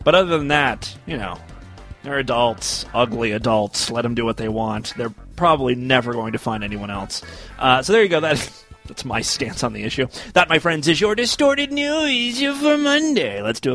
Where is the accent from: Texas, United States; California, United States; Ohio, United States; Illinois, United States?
Ohio, United States; Final story we have for you today comes from Toledo, my home state of Ohio.